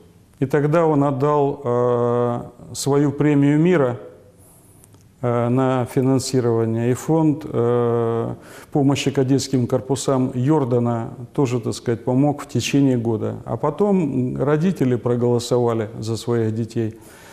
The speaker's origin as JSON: {"language": "Russian", "town": "Konstantinovsk", "region": "Rostov Oblast", "country": "Russia", "tie": "born there", "said": "Ну, мы земляки, оба уроженцы земли Донской. Я родился в городе Константиновске, он в городе Новочеркасске. Его мама донская казачка, у меня отец донской казак, мама из кубанских или запорожских, которые стали кубанскими."}